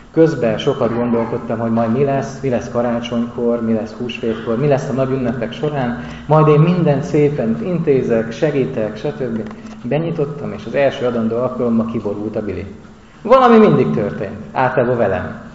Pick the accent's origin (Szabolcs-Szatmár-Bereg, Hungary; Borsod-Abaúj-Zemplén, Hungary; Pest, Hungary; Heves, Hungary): Szabolcs-Szatmár-Bereg, Hungary; Lónya; Ez egy Lónya nevű község, és egy gyönyörű templom mellett, annak a szomszédságában nőttem föl